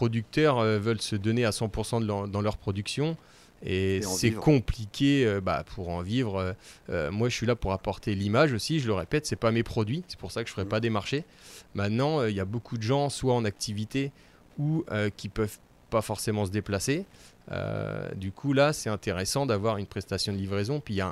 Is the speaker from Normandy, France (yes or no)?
yes; Carrouges, Normandy, France; now in Alençon, France; je suis natif de Carouge, mais j'ai habité à Argentan. J'ai dérivé à C. J'ai dérivé à Alençon aujourd'hui.